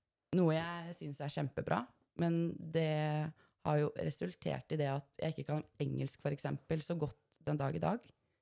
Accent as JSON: {"language": "Norwegian", "town": "Horten", "region": "Vestfold", "country": "Norway", "tie": "born or raised there", "said": "I Horten, så hadde vi håndklær på et sånn stativ"}